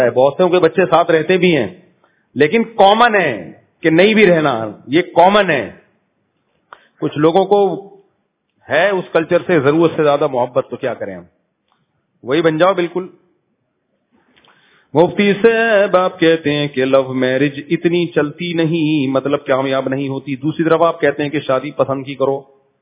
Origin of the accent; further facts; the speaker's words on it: Rahim Yar Khan, Punjab, Pakistan; میں رحیم یار خان سے آیا ہوں